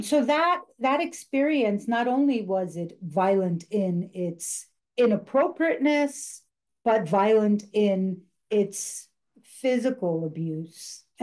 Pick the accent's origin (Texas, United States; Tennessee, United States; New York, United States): New York, United States; New York City; also born or lived in Dominican Republic; Well, I'm from the Dominican Republic, raised in New York City, have been here in the States since I was five.